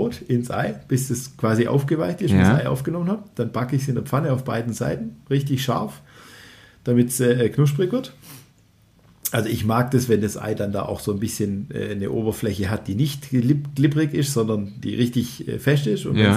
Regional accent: Baden-Württemberg, Germany; also bin ich Schwabe

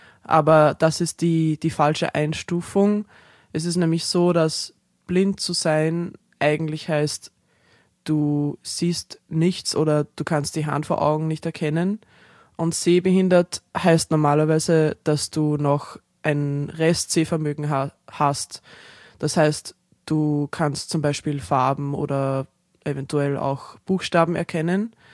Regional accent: Austria; also born or lived in Ireland; Und ich wurde in Irland geboren, bin dort bis zu meinem vierten Lebensjahr aufgewachsen und dann nach Österreich gezogen. Ich habe eine irische Mutter und einen österreichischen Vater.

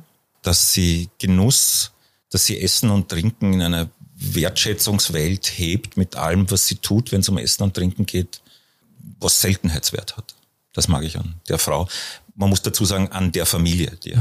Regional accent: Austria; moved away as an adult; also born or lived in Hamburg; now in Berlin, Germany

